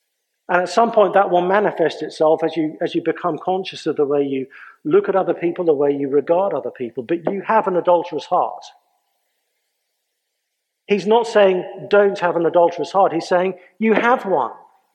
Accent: England, United Kingdom; now in United States; Now, I'm aware that I'm English, and I'm about to talk to Americans about dentistry, and that's not a good place for an Englishman to be.

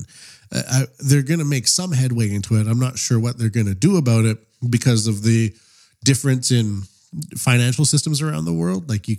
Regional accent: Canada; now in Japan; I am a Canadian living in Japan.

